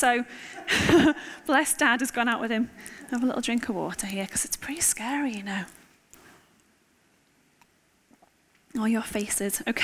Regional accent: Netherton, North West England, United Kingdom; also born or lived in Aintree / Maghull; now in Middlesbrough, United Kingdom; I was born in Netherton, just lived in Aintree just up the road for most of my life. Went to school in Netherton. I went to church in Netherton as a small child. We moved to McGull when I was 16.

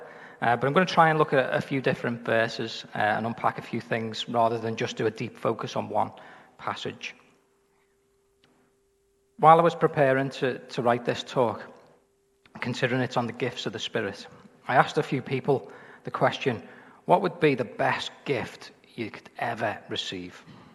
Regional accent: Liverpool, North West England, United Kingdom; I grew up in Anfield

